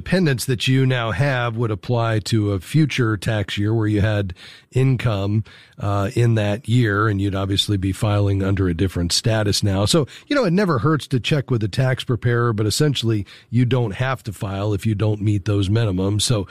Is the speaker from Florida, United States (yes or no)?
yes; Florida, United States; Yeah, I understand. I'm from South Florida, so I get that.